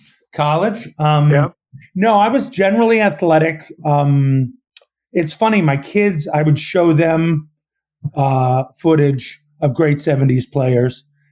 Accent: Washington, District of Columbia, United States; I'm actually pitching a show now that's about growing up in Washington in the 70s with CIA parents and secrets and that era that formed what's going on today.

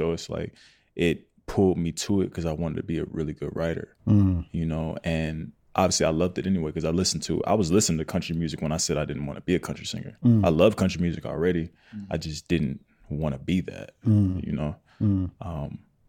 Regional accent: Atlanta, Georgia, United States; I'm from Atlanta, and that wasn't cool growing up for me.

